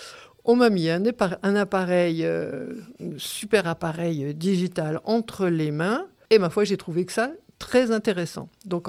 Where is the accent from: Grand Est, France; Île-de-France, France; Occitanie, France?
Grand Est, France; Épinal; born there; je suis née à Épinal. Épinal est ma ville natale